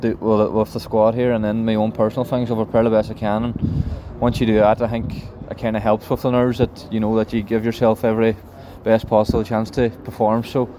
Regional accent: Milton, County Donegal, Ireland; I even have my hometown in Milton. I think there's a big squad coming from Milton

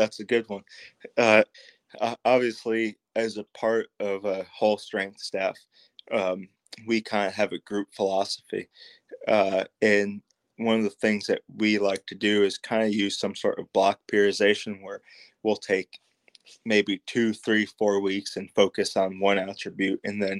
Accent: Connecticut, United States; Like I grew up in Connecticut, but I'm a very small town, very basic.

